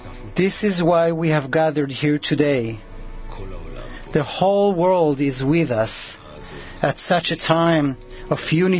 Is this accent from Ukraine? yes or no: yes; Ukraine; I'm from Ukraine.